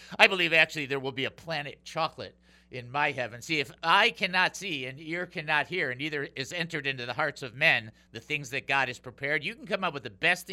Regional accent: Detroit, Michigan, United States; That, my friends, for me, and for growing up in Detroit, that was the place.

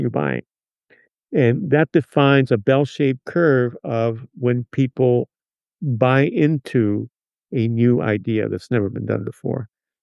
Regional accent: Cuba; I'm doing what my grandfather did. I grew up in Cuba

